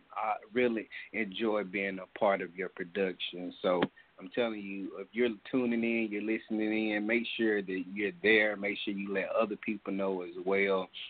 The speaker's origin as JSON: {"language": "English", "town": "Gadsden", "region": "Alabama", "country": "United States", "tie": "born or raised there", "said": "I know in my hometown today in Gadsden, Alabama, we had a young person to die."}